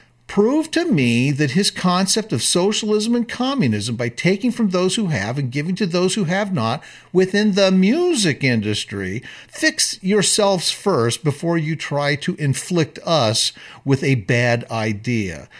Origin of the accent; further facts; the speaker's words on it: United States; That we as American citizens are duty bound by that same oath because it's our birthright. It is an obligation because we are born a citizen.